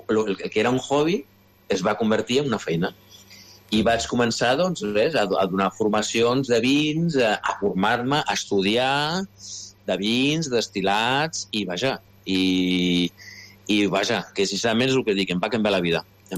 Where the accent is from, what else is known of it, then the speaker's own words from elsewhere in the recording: Sabadell, Catalonia, Spain; Jo soc un noi de Sabadell, que lògicament va estudiar EGB, mira si que de sí. Lluny, els Salesians de Sabadell.